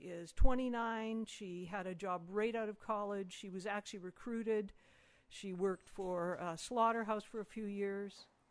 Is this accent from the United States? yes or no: no; Canada; moved away; I'm Canadian.